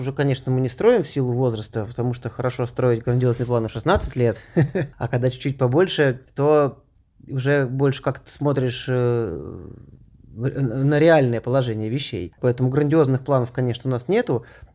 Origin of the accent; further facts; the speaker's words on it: Moscow, Russia; Я родился в Москве.